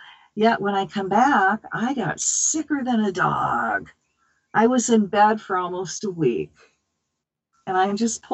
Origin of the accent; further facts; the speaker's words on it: Hawaii, United States; I'm from Hawaii. Now we're getting hit with radiation.